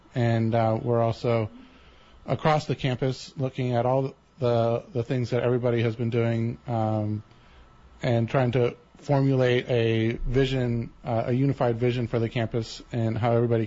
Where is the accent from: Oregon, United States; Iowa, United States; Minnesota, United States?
Iowa, United States; So I am originally from Iowa, farm country, and grew up in a small community in southeastern Iowa.